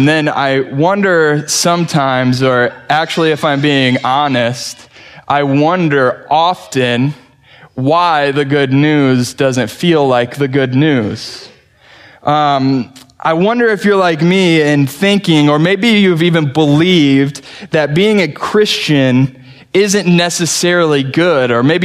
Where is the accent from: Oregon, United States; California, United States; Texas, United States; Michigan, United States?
Michigan, United States; Wayland; we've taken our kids to our house, or the house that I grew up in Wayland.